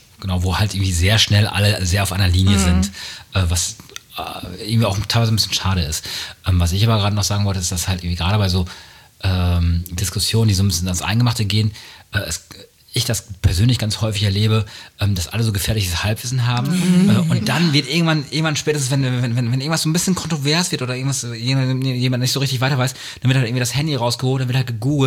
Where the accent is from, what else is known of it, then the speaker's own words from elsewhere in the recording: Münster, North Rhine-Westphalia, Germany; ich bin in Münster groß geworden, da sagt man noch quasi, dass man so einen westfälischen Kopf hat